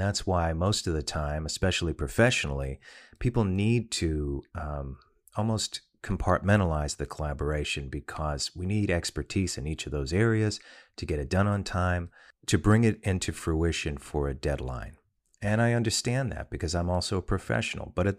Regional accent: New York, United States; And, you know, I grew up in New York where a gator attack was an urban legend.

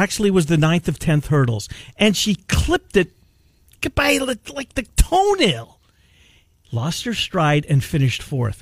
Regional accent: Winnipeg, Manitoba, Canada; when I was growing up in Winnipeg as a little boy.

